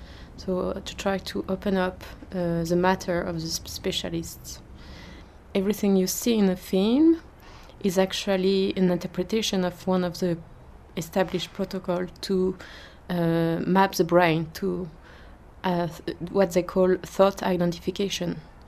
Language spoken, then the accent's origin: English; France; English is a second language; now in Brussels, Belgium; I'm from France, but I live and work in Belgium, in Brussels.